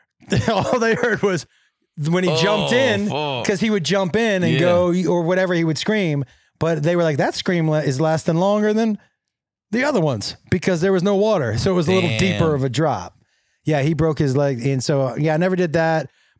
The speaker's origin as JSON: {"language": "English", "town": "Amherst", "region": "Massachusetts", "country": "United States", "tie": "born or raised there", "said": "I grew up in Western Mass. In a small town called Amherst."}